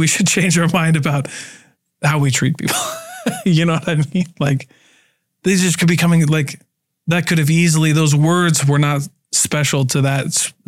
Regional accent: Keokuk, Iowa, United States; I'm from Keokuk, Iowa. Mount Pleasant's in our like district.

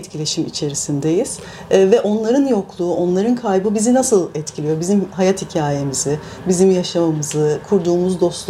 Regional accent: Büyükada, Istanbul, Turkey; Bu şimdi ben doğma büyüme Büyükadalıyım ve bana yakın bir hikaye aslında bu hikaye.

